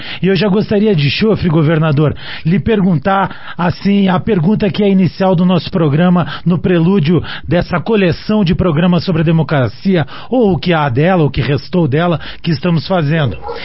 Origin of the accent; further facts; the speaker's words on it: Curitiba, Paraná, Brazil; álbum em homenagem ao grande sambista curitibano … que vem lá do meu bairro, lá do Capanema